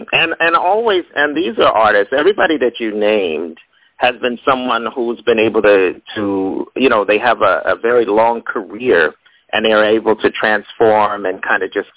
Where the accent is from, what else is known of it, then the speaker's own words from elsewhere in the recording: Ohio, United States; I know that we're from Ohio